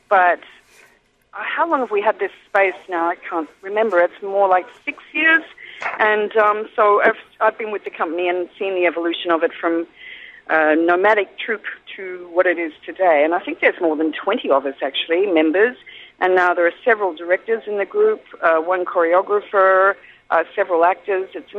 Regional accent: Australia; accent: Australian; I think it's the first opportunity I've had to actually utilize my Australian accent, which isn't as Australian as it could be, but it's certainly Australian as

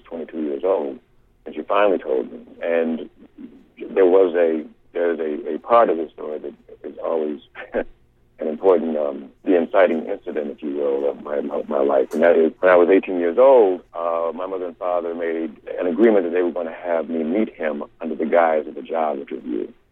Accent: Cleveland, Ohio, United States; So I was raised in Cleveland, Ohio, and was there until I was 18, until I moved away to go to college.

